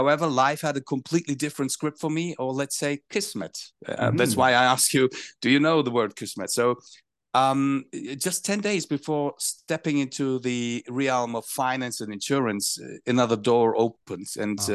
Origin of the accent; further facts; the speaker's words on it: Hamburg, Germany; So in my hometown, Hamburg, we're talking about the 90s.